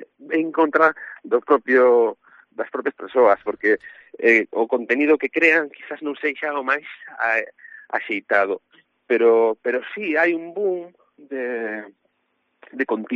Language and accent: Galician; Ribadeo, Galicia, Spain; ambos somos de Ribadeo.